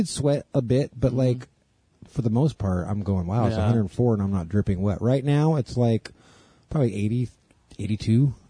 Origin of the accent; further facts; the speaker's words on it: Brownsville, Oregon, United States; In my hometown and where I live currently, in Brownsville